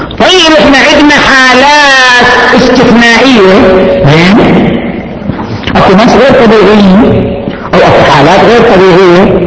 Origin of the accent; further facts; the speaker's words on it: Saudi Arabia; هذا زواج المسيار موجود في عندنا في السعودية وموجود في المجتمعات الأخرى.